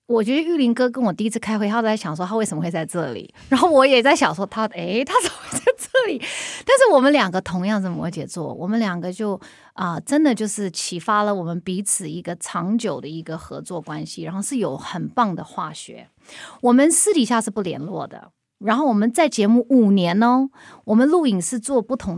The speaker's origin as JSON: {"language": "Chinese", "country": "United States", "tie": "born or raised there", "lives_now": "Taiwan", "said": "我当初一个在美国长大的 right， 然后我台湾我根本没有，我没有在台湾长大过，我的家人都在美国，我就跑回来"}